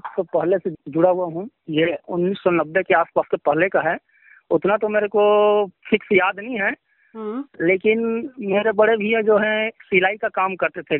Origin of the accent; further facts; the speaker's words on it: Deori, Chhattisgarh, India; मेरा गांव देवरी भाटापारा है, भाटापारा से 4 किलोमीटर अंतराल में।